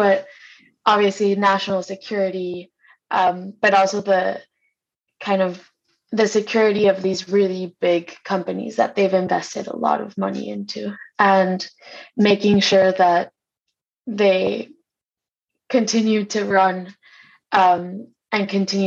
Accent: Mexico; I'm originally from Mexico.

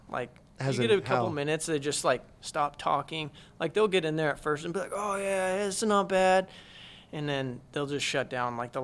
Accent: Colorado, United States; Me growing up in Colorado was a perfect

